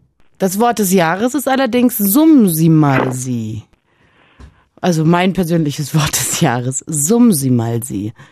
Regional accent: Berlin, Germany; Bin Berlinerin, ja.

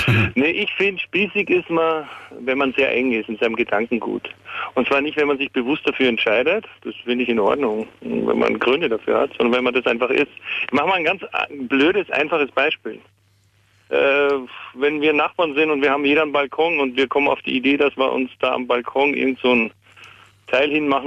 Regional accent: Austria; now in Berlin, Germany; Naja, ich bin ja kein Deutscher, ne? Ich bin ja Österreicher und bin hierher gekommen 1989.

